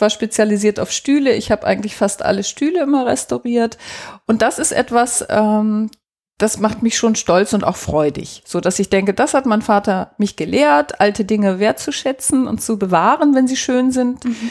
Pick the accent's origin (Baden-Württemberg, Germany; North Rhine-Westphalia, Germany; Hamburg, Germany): Hamburg, Germany; Also ich bin in Hamburg geboren und da auch aufgewachsen, hatte früh Berührungspunkte zum Landleben, weil wir uns, als ich 10 Jahre alt war, ein Wochenendhaus gekauft haben in der Lüneburger Heide